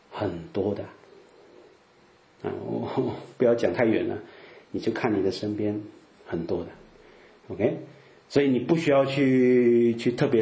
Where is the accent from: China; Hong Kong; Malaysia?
Malaysia; 我是华侨马来西亚，